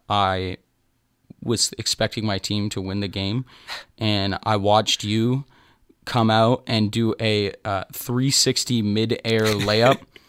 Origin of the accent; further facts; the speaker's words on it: Toronto, Ontario, Canada; I come from Toronto. Toronto, Ontario. Goat City.